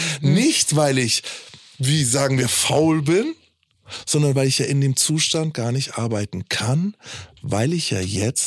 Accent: Bavaria, Germany; ich komme aus Bayern

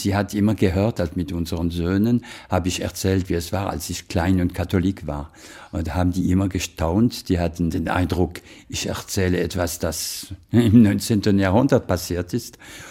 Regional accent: Grand Est, France; Ich komme aus dem Rebland.

